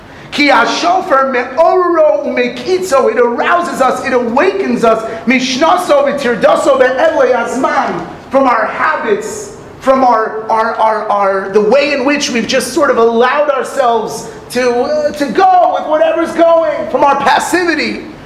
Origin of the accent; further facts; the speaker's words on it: Los Angeles, California, United States; Anyway, I grew up in California, okay? So in Los Angeles, we did not do Tashlich on Rosh Hashanah, right?